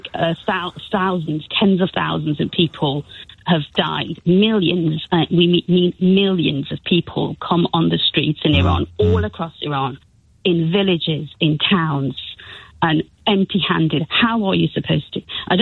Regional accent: United Kingdom; By the way, I'm British Iranian as well.

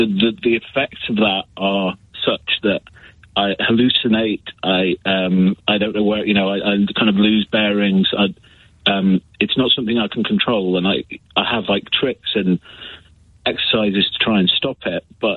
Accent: West Midlands, United Kingdom; I grew up in the Midlands, and I grew up really near Alton Towers

